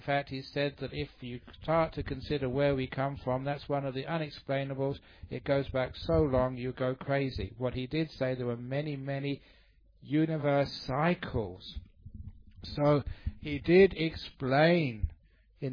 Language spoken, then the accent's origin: English; England, United Kingdom; You know, I'm English, I like fish and chips.